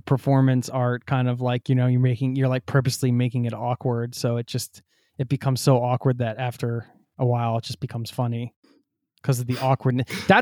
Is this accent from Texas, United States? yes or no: no; Philadelphia, Pennsylvania, United States; I liked that you used Philadelphia, my hometown, as an alternate to New York City.